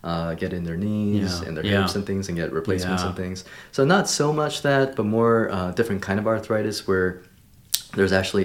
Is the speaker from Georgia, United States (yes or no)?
yes; Athens, Georgia, United States; moved away as an adult; So I actually am from Georgia originally. Mm-hmm. So I was born in Athens, which is UGA town.